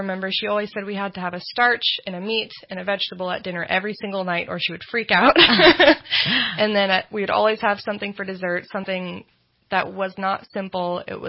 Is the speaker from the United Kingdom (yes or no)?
no; Redding, California, United States; Well, I was born in Reading, moved away for a little bit, came back, went to school for a long time at Reading Christian